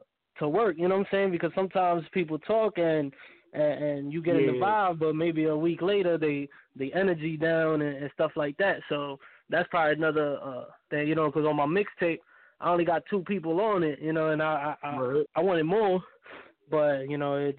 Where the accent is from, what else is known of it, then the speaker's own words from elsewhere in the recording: Lebanon, Pennsylvania, United States; also born or lived in Bronx / Manatí; I was born in the Bronx, New York. Then about a couple years after that, I went to Puerto Rico, a little town called Manatí. And then after that, about like eight, 9 years old, I came down to Lebanon, Pennsylvania.